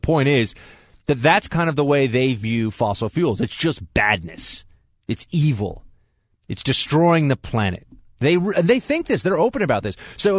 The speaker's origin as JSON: {"language": "English", "town": "Manhattan", "region": "New York", "country": "United States", "tie": "born or raised there", "said": "In my hometown here in Manhattan, I have friends."}